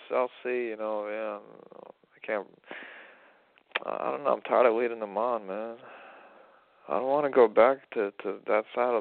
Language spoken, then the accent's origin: English; United States; first language en; I'm an American. I got Russian roots. Like, I'm American Russian